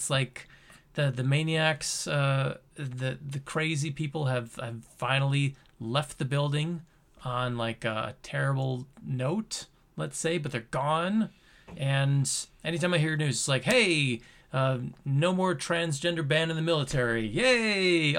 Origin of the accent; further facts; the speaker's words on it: New York City, New York, United States; because we're from New York City, we never see anything like that.